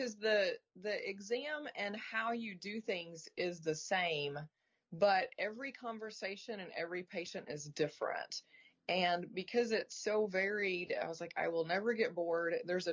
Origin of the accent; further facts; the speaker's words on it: Leedy, Oklahoma, United States; So I grew up in a really small town in western Oklahoma. The name of the town is Leedy, and when I say small, I mean small.